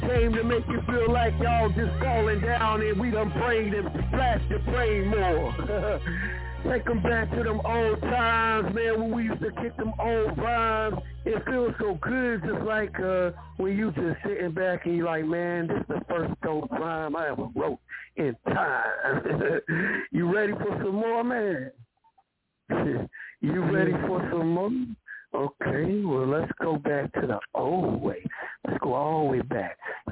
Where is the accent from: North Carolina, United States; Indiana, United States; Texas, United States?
North Carolina, United States; Monroe; I was saying I was from Monroe, NC. They was like, yo, what's in Monroe up here in New York City?